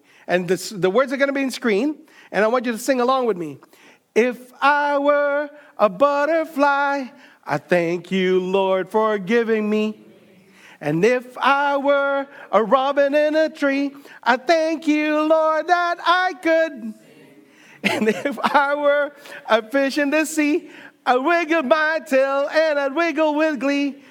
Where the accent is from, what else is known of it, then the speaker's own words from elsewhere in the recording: Manila, Metro Manila, Philippines; I grew up in Manila